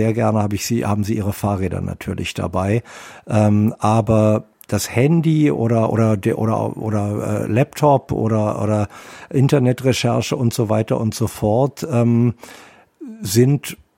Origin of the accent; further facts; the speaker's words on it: Berlin, Germany; Ich bin Berliner, ich war früher Taxifahrer in Berlin. Ich kenne die Stadt ziemlich gut